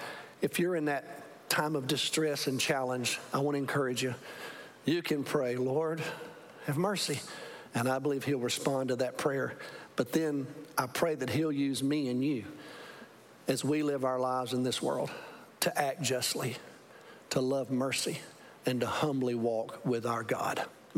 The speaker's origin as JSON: {"language": "English", "region": "Alabama", "country": "United States", "tie": "born or raised there", "said": "He lives in Montgomery, Alabama, lives in my home state."}